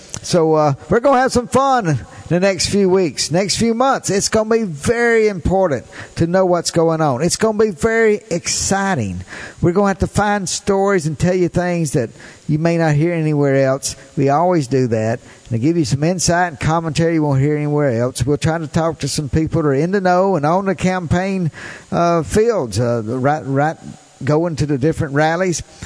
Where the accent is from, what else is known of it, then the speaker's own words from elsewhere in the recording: Tupelo, Mississippi, United States; I went to the Martin Luther King commemorative service right here in my hometown of Tupelo, Mississippi.